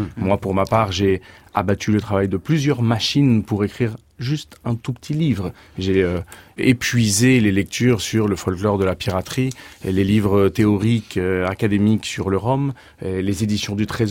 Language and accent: French; Venezuela; now in France; Moi, je suis originaire du Venezuela. Ma mère est vénézuélienne.